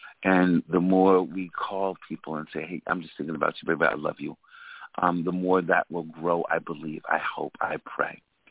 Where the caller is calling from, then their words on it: Brooklyn, New York, United States; I'm calling from Brooklyn, New York.